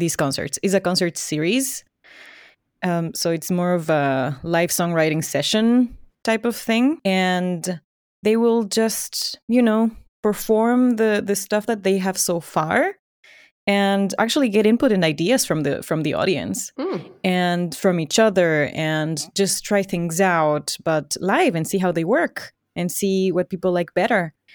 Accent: Ecuador; English is a second language; I come from Ecuador, and there are also metal bands there. It's not all salsa and reggaeton.

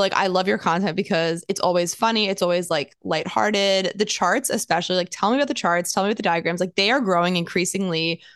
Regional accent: New Jersey, United States; also born or lived in Boston; So like I'm from Jersey. I grew up like 20 minutes outside the city, and then I was living in Boston

